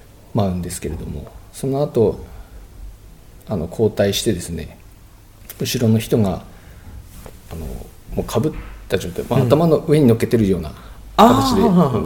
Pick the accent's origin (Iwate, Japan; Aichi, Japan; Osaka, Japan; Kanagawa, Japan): Iwate, Japan; Ninohe; 元は大峰の、まあ、三内っていう地区に、